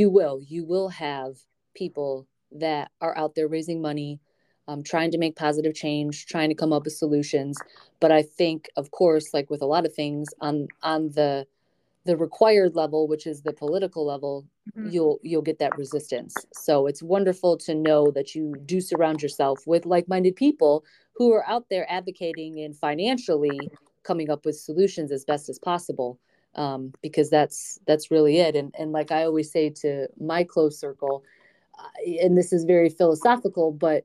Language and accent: English; Detroit, Michigan, United States; And I've lived in bigger cities. I'm from Metro Detroit.